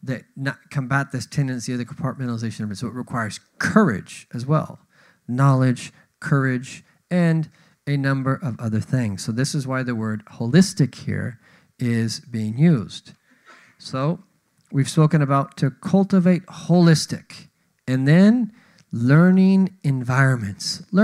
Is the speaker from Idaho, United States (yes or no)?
no; California, United States; And I'm originally from the Bay Area. The Bay Area is known for microclimates.